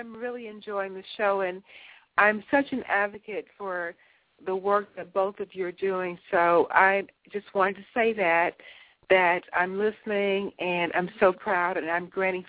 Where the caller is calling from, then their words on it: Atlanta, Georgia, United States; I'm calling from Atlanta